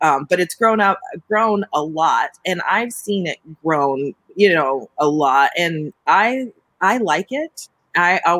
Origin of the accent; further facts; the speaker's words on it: Denver, Colorado, United States; But I grew up mostly in Denver.